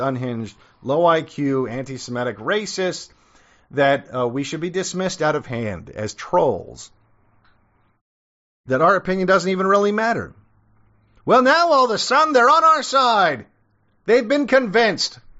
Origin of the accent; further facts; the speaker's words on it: South Africa; I'm from South Africa, a place that was overrun with Africans.